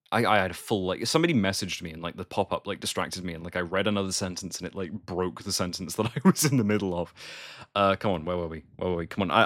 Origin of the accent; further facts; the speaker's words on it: Birmingham, West Midlands, United Kingdom; it's like I mentioned Birmingham already. It's like that's my hometown, and like it's kind of weird when it's like how many fucking conventions we have here.